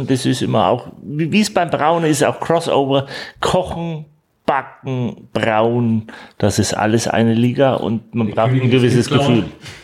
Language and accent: German; Bavaria, Germany; ich bin in Franken aufgewachsen und dann habe ich 25 Jahre in Oberbayern gewohnt.